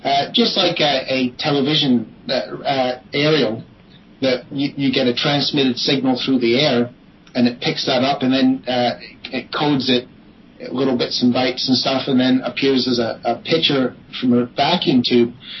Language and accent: English; Scotland, United Kingdom; born there; essentially I was born in Scotland and came from the north of Ireland.